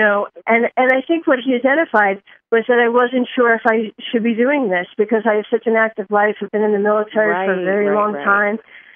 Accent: New York, United States; accent: New York; so here I am from New York, and I'm, I guess, a typical New Yorker. I talk with my hands. I have gestures. I have an accent.

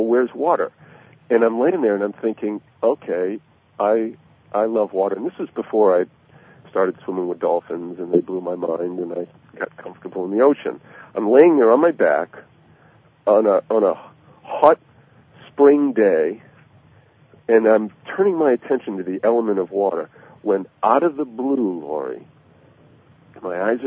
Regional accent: Maine, United States; now in San Diego, United States; I grew up in Maine, but...

